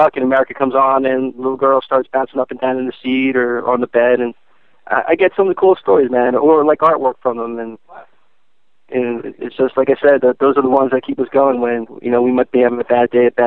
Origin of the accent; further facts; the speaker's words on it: United States; And I was born and raised an American, loving God, country, family, and that's what I am.